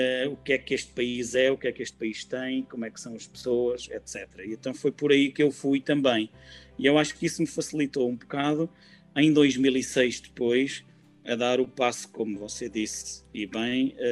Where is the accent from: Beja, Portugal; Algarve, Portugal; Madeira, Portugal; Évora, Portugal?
Évora, Portugal; moved away as an adult; viemos de Évora, da bela cidade de Évora, e depois fomos nos instalando aqui